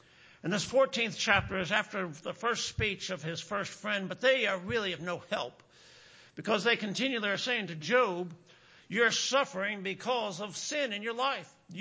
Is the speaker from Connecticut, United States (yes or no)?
yes; Connecticut, United States; I said, "Well, I'm from Connecticut."